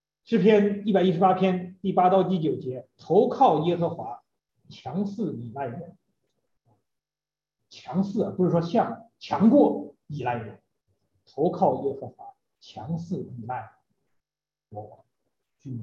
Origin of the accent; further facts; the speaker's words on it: China; 我们中国人比较喜欢玄学